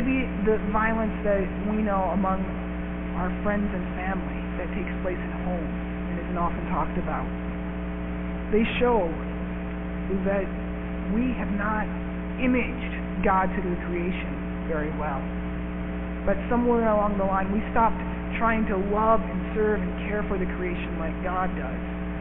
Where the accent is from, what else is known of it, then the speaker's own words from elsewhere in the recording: Montana, United States; There's a town close to where I grew up in Montana.